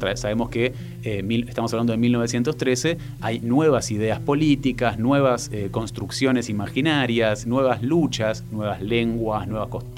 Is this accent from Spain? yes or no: no; Argentina; El nosotros es nosotros quienes somos argentinos